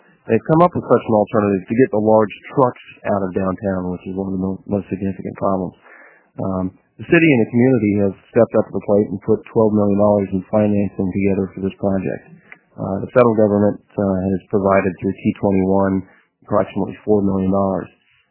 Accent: Redmond, Oregon, United States; But I grew up in Redmond, Oregon, so I'm a little bit familiar with some of the problems that the cities face.

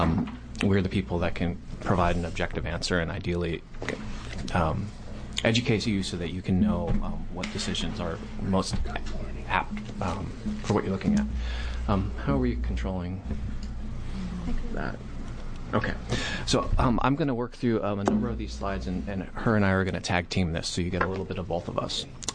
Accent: Oregon City, Oregon, United States; I'm from Oregon City.

